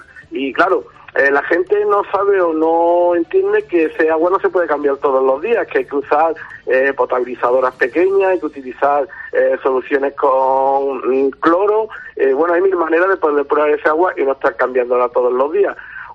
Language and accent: Spanish; Fiñana, Andalusia, Spain; he ido a los bares y parecía que en vez de estar en mi pueblo pues estaba en la capital o en Granada o en algún sitio, porque no conocía a la mayoría de la gente, y no eran hijos de fiñaneros o fiñaneras